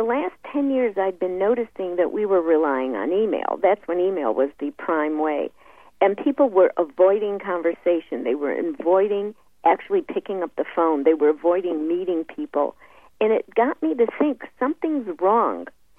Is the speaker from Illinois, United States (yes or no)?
yes; Chicago, Illinois, United States; And I even left the message that I'm from Chicago and live here, so I'll be wearing my Cubs shirt and my Giants hat.